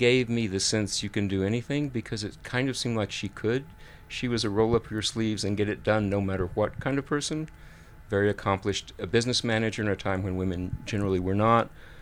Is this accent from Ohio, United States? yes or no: no; Amarillo, Texas, United States; born there; So I was born in Texas, in Amarillo, which is way up north.